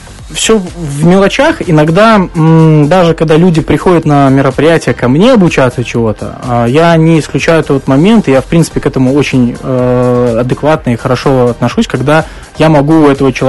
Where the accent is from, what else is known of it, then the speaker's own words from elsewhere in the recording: Minsk, Belarus; Я из Минска.